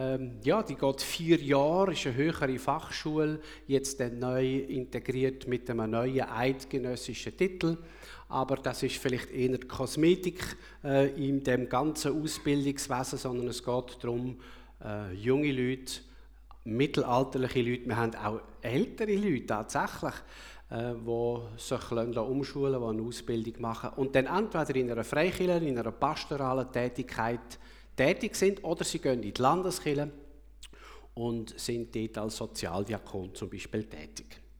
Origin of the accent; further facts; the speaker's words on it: Aargau, Switzerland; ich bin im Aargau aufgewachsen, am Halwilersee und in einem reinen, fast Männerhaushalt. Mutter natürlich nicht, aber ich hatte drei Brüder, eine Bauernfamilie.